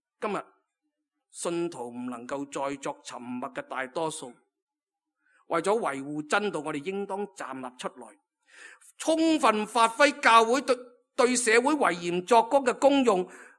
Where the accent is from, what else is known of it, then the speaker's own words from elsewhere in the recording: Hong Kong; 咁你话我哋香港人咁醒目